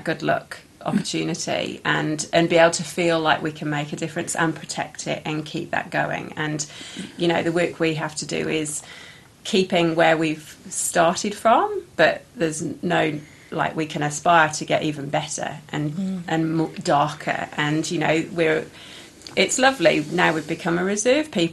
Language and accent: English; England, United Kingdom; moved away; I grew up in England